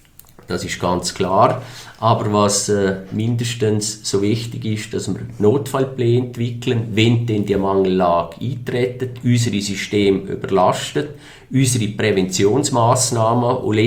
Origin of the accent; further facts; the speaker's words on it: Liechtenstein; es haben wir als Liechtensteiner in der Hand